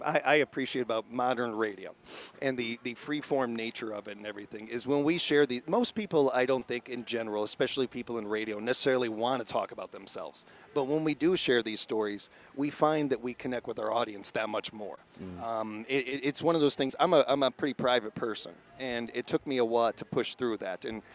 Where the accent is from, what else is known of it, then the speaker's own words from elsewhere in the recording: Illinois, United States; now in Wisconsin, United States; I am a Fib. I was born and raised in Illinois. Moved around a lot as a kid. I had 10 different addresses before I was 10